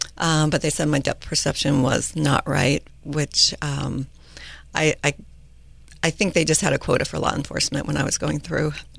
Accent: Santa Rosa, California, United States; also born or lived in Orange, California; I grew up in Santa Rosa, out in the Oakmont area, out in the country. So that, you know, that background was just amazing. My parents moved us up from Orange, California

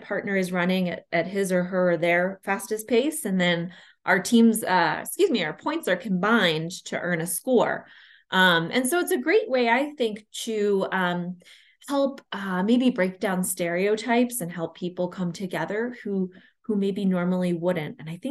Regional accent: Pennsylvania, United States; And we grew up in Pennsylvania in the U.S.

